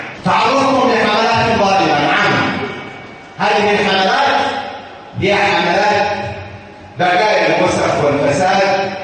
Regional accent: Yemen; التغيير الذي نسعى إليه كيمنيين

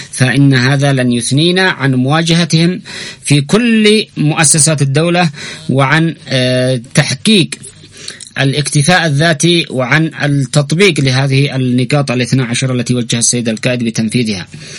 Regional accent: Yemen; نحن كشعب يمني سنحارب الفساد في مؤسسات الدولة

